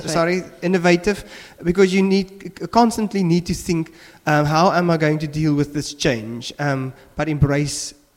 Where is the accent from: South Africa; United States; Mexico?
South Africa; Port Elizabeth, Eastern Cape; Back in South Africa, where I grew up in the city called Port Elizabeth, which is down, I would say, south at the bottom of the continent. It's on the Indian Ocean.